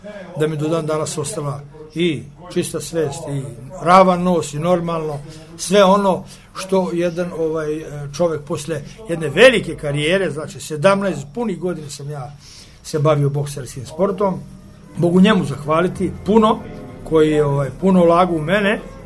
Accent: Subotica, Vojvodina, Serbia; on iz Pule, ja sam iz Subotice. Došli smo zajedno u Beograd

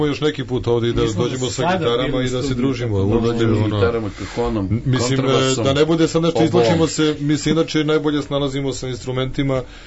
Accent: Belgrade, Serbia; pošto sam odrastao na Čuburi, a sad već duže vremena ne živim tamo

